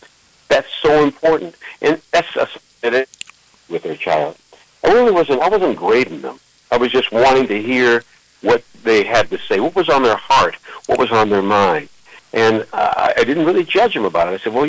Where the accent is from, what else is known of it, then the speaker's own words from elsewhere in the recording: Youngstown, Ohio, United States; I'm from Youngstown, Ohio, as a matter of fact, and grew up there on the east side of town and spent a year at Youngstown State University.